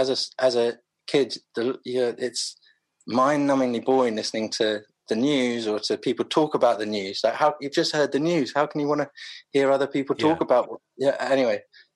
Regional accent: London, United Kingdom; born there; I was born in South London, in Clapham, at St. Thomas's, actually, which is Waterloo.

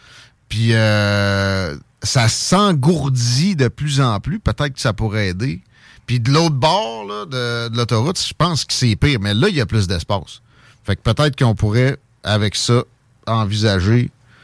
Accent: Canada; Je suis Canadien

